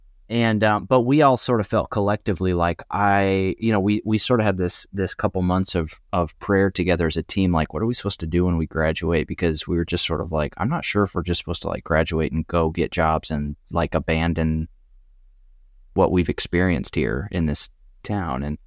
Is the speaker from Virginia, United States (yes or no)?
no; Illinois, United States; And I was born and raised in Illinois, central Illinois area.